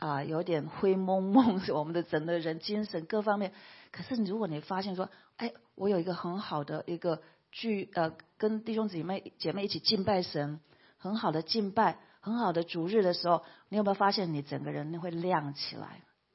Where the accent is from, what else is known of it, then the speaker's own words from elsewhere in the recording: Taiwan; accent: Taiwanese; 我们台湾话讲就抓哈